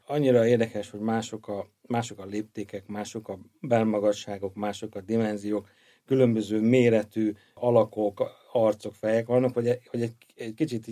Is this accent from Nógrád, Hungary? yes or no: yes; Balassagyarmat, Nógrád, Hungary; born there; Balassagyarmaton, tehát a szülővárosom